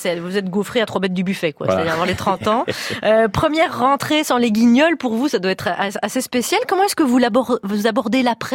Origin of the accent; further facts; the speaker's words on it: Belgium; Parce que nous, en tant que Belges